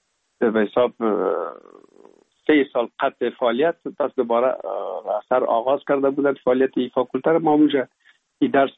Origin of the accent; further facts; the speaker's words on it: Kabul, Afghanistan; also born or lived in Pul-e Khumri; ما در شهر پلخمری به دنیا آمدیم، یعنی در ولایت بغلان شهر پلخمری، و تا یک سالگی ما هم در موش گذاشتندیم. بعد از او جاب کار بابیم حساب در کابل میکرد و انتقال کرد به اینجا.